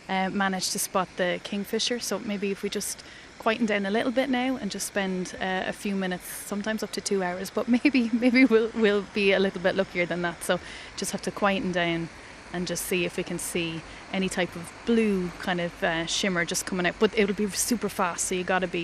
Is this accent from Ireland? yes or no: yes; Tullow, Leinster, Ireland; now in Navan, Ireland; now that I live in Navan, I'm not from Navan originally, I'm actually from Tullow in County Carlow.